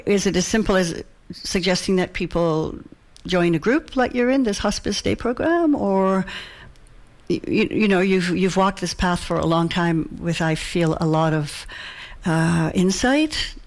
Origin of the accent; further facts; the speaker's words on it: Nova Scotia, Canada; I'm from Nova Scotia, and I like that down-home music